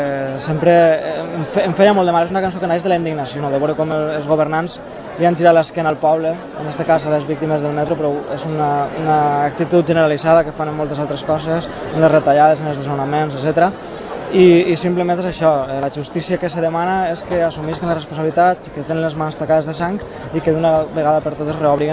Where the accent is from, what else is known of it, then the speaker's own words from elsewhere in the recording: Torrent, Valencian Community, Spain; yo soy de Torrent, del meu poble van morir 16 persones